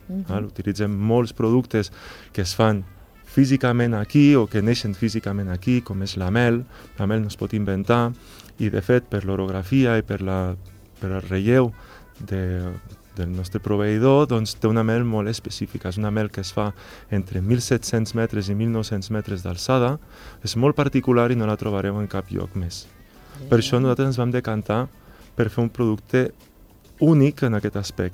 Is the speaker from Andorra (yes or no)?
yes; Andorra; els caps pensants, doncs, som andorrans